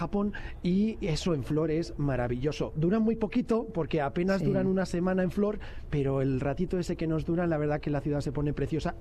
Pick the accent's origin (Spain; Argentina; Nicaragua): Spain; Barcelona, Catalonia; also born or lived in Madrid; yo nací en Barcelona, crecí en Barcelona, y lo que más echo de menos es ese ambiente del Mediterráneo que tanto me gusta.